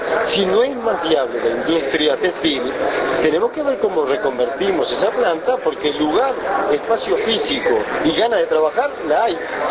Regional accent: Uruguay; Me siento que me están tomando el pelo como uruguayo

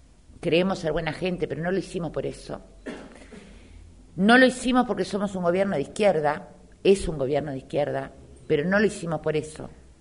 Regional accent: Uruguay; los uruguayos y uruguayas no creemos que haya un compromiso de la sociedad en su conjunto por aquellos que siempre fueron los que pagaron los platos rotos durante todos estos años.

